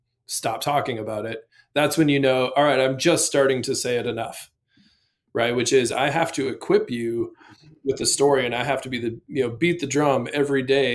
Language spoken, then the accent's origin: English; Midwest, United States; I grew up in the Midwest. I'm a big old softie.